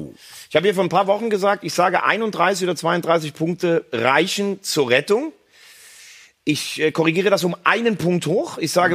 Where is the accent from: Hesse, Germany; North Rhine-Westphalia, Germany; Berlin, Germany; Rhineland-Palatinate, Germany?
Rhineland-Palatinate, Germany; Mayen; born there; Also ich bin ja in Mayen geboren, deshalb darf ich das sagen.